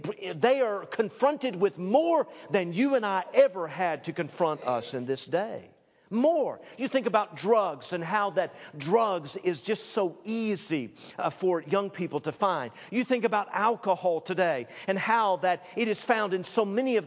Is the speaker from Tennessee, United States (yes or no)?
yes; Tennessee, United States; And I told him about myself, and I said that I was from Tennessee